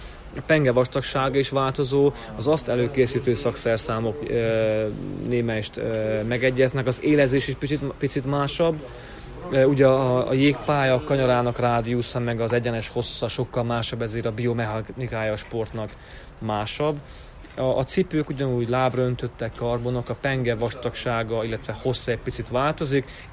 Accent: Miercurea Ciuc, Harghita, Romania; havonta 3 hetet voltam Kazasztánban, 1 hetet otthon Romániában, Csíkszeredában.

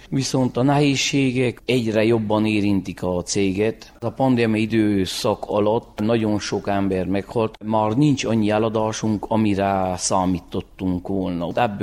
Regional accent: Lisnău, Covasna, Romania; Lisznyóból vagyok

